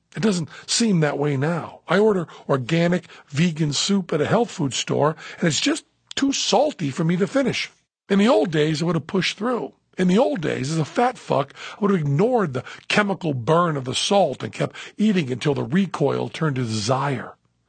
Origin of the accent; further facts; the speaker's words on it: New England, United States; I'm from New England, and my parents were a generation older than all my peers' parents.